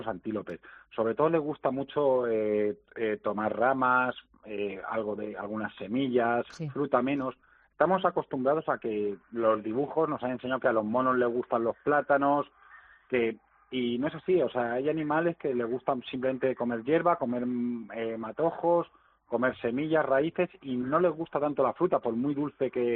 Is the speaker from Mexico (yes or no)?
no; Albacete, Castilla-La Mancha, Spain; yo soy de Albacete. Yo cuando vine aquí a trabajar al zoo